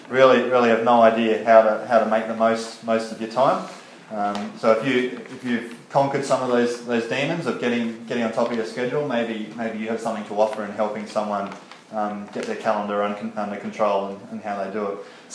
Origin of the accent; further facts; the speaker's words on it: Canberra, Australian Capital Territory, Australia; I come from Canberra, a lot of public servants, fairly well paid, fairly powerful as far as the world would see them